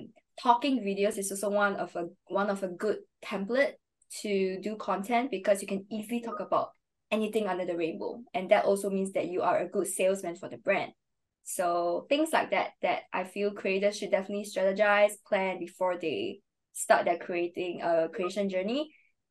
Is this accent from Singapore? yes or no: yes; Singapore; that's when I guess people really get to know that I'm from Singapore